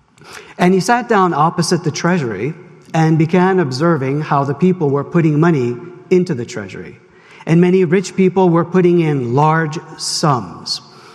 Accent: New York City, New York, United States; As many of you know, that I grew up in New York City

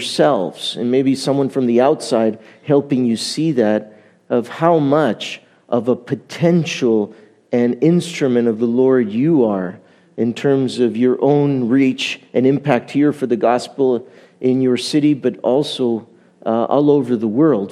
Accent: Montreal, Quebec, Canada; I was raised in Montreal, but of Italian origin, and was saved at the age of 25. So I'm about 35 now

